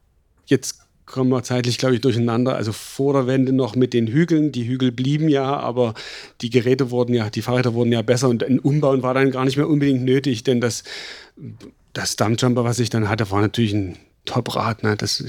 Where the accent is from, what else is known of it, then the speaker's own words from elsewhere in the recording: East Germany, Germany; Für uns Ostdeutsche oder für mich war es eine Freiheitsmaschine.